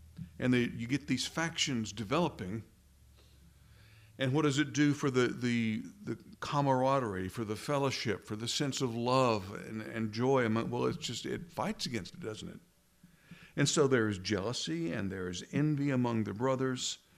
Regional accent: Louisiana, United States; I'm from Louisiana originally, picayune-ish.

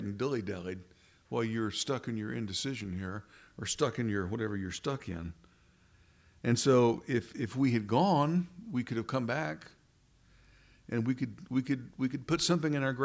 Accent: Louisiana, United States; I'm from Louisiana originally, picayune-ish.

